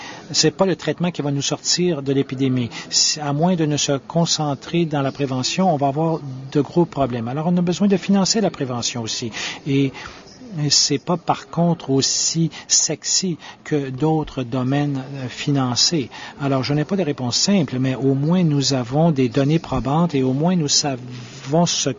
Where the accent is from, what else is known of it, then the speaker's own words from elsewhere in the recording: United Kingdom; French is a second language; je suis du Royaume-Uni